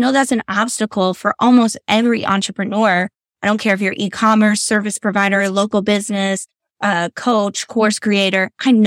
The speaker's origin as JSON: {"language": "English", "town": "Detroit", "region": "Michigan", "country": "United States", "tie": "born there", "said": "And y'all, I was born in Detroit, Michigan. I don't know. Google Detroit, if you've ever heard of it."}